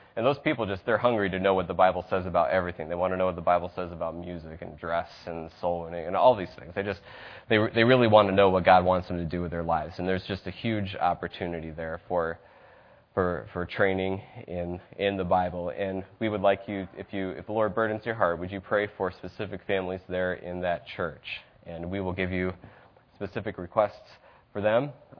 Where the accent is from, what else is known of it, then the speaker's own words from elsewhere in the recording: Pennsylvania, United States; this was true in the church that I grew up in Pennsylvania